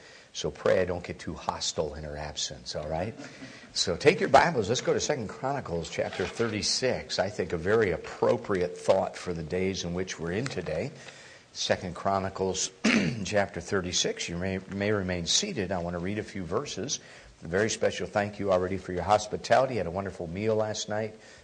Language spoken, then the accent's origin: English; Alaska, United States; Your pastor said I came from Florida, but I'm actually an Alaskan. So state of residence is Alaska.